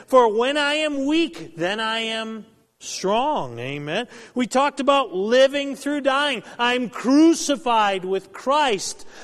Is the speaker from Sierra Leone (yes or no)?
no; East Coast, United States; Carrie and I grew up on the East Coast, love the ocean.